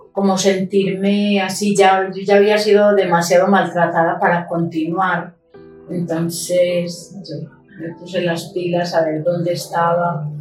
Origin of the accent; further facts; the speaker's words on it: Antioquia, Colombia; Nací en Predón, Antioquia, soy de familia campesina. Nos tocó, pues nos criamos allá.